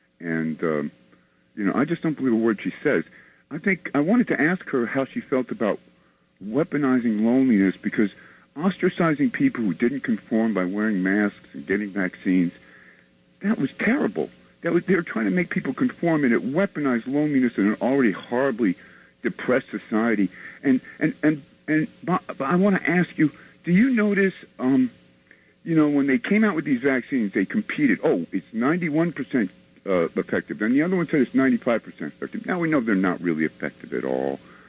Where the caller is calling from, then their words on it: White Plains, New York, United States; I'm up in White Plains.